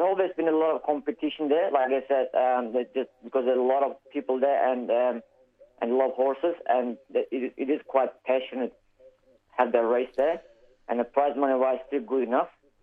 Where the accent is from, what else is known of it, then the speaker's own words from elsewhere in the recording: Istanbul, Turkey; Istanbul.